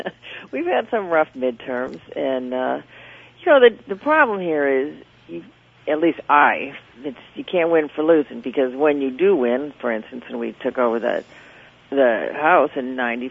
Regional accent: Chicago, Illinois, United States; And as it turns out, I'm from Chicago, and I understand the whole Obama phenomenon.

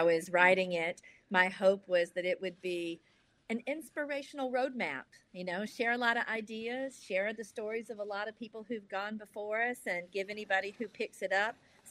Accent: LaGrange, Georgia, United States; I grew up in LaGrange, Georgia, which is an predominantly rural Troup County. It's about an hour and a half south of Atlanta, right on the Georgia-Alabama line.

